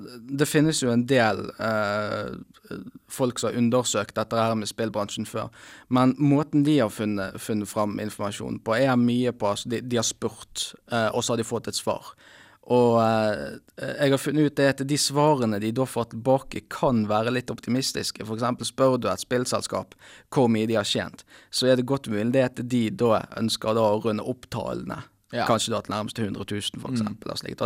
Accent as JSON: {"language": "Norwegian", "town": "Bergen", "region": "Vestland", "country": "Norway", "lives_now": "Svalbard, Norway", "said": "Jeg er her fra Bergen, men akkurat nå så bor jeg da faktisk på Svalbard."}